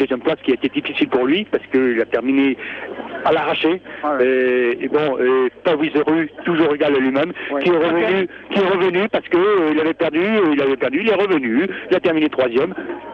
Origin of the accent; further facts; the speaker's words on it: Brittany, France; Moi, je suis breton, fier de l'être.